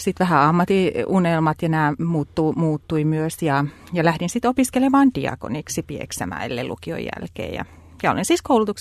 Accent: Soini, South Ostrobothnia, Finland; mä oon Pohjanmaan tyttö ja Etelä-Pohjanmaalta Soinista on kotoisin. Ja itse asiassa tällä hetkelläkin asun siellä. Kotikonnuilla on paluumuuttaja sinne juurilleni

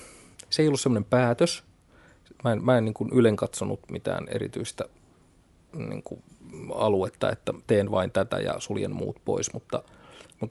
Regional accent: Huittinen, Satakunta, Finland; mä oon Huittisista kotosi ja siellä oli paljon evankeelisten virsiä ja Sionin kanteleen juttuja. Ja toisaalta taas sitten mummon suku oli Pohjanmaalta.

